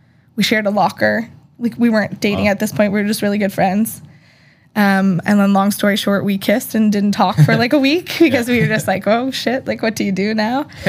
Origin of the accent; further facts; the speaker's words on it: Halifax, Nova Scotia, Canada; also born or lived in Toronto; So I was born in Toronto, which I only spent 2 years of my life there. My mom is from Toronto. My dad's from Cape Breton. They met on a train going in between Cape Breton and Toronto and then ended up in Halifax.